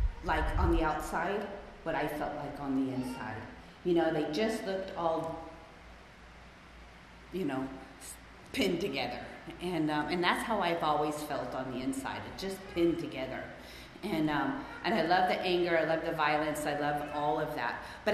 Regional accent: Costa Mesa, California, United States; I grew up in Costa Mesa, went to Newport Harbor High

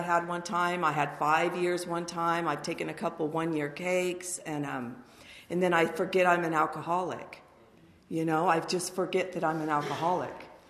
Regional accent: Palmdale, California, United States; And I grew up right here in Palmdale.

